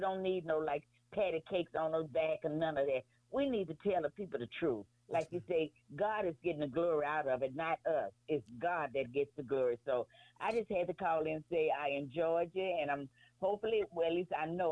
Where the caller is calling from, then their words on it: Pineville, Louisiana, United States; I'm calling from Pineville, Louisiana